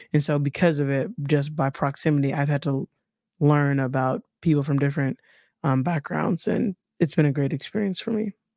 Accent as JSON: {"language": "English", "town": "Chicago", "region": "Illinois", "country": "United States", "tie": "born or raised there", "said": "So growing up in Chicago, I can relate to that."}